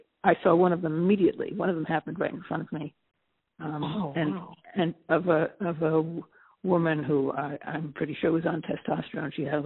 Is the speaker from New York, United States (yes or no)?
yes; New York City, New York, United States; Well, New York is big and loud, and I mean, I'm a New Yorker. It's my town.